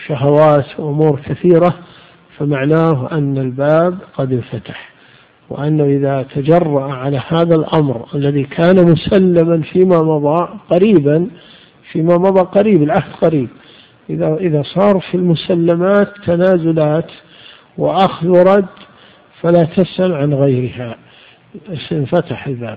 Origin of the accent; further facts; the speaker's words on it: Najd, Saudi Arabia; كان يعني في عندنا في نجد